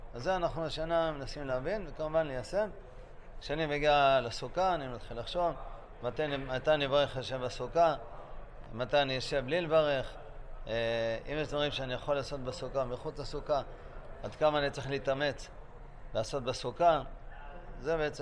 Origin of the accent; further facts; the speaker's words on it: Bnei Brak, Tel Aviv District, Israel; אני זוכר שכונה שלי בילדותי בבני ברק